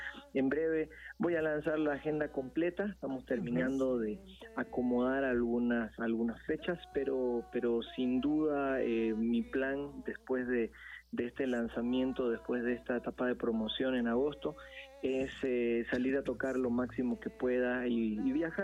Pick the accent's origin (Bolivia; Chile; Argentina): Bolivia; now in Mexico City, Mexico; soy un cantautor boliviano-brasileño. Resido acá en la Ciudad de México, en México, desde hace ya un par de años.